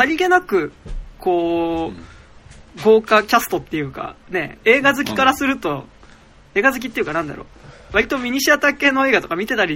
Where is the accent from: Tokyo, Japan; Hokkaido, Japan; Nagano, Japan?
Tokyo, Japan; 自分も東京出身で地方から東京に出てきた人と何度か付き合った経験があるのですが